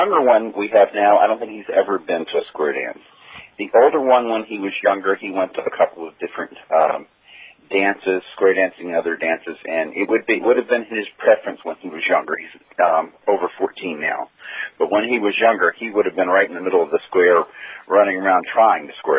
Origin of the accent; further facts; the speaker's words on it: Virginia, United States; Well, I grew up in Virginia, where I learned to square dance in college many years ago, and jobs bounced me around the East Coast, and we landed here in Pennsylvania about 10 years ago.